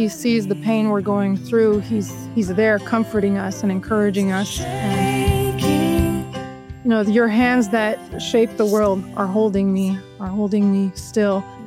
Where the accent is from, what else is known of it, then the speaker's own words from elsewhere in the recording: Chattanooga, Tennessee, United States; Well, I am from Chattanooga, Tennessee, and I've lived here for quite a while.